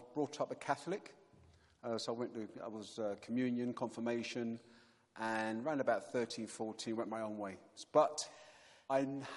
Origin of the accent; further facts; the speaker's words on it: London, United Kingdom; And so growing up in London, going past Wembley